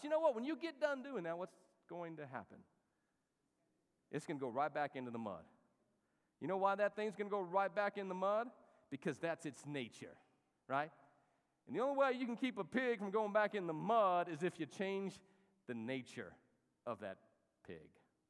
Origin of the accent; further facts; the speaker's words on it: Albuquerque, New Mexico, United States; you know, I'm from Albuquerque, and so I know Albuquerque.